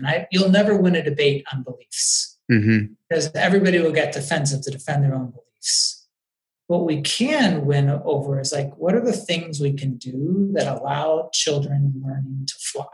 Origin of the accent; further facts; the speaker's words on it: Chicago, Illinois, United States; And so to make the link, I grew up in Chicago.